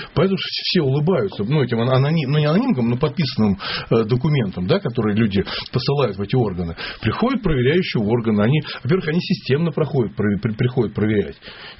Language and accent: Russian; Moscow, Russia; но я москвич, да, ну, я православный человек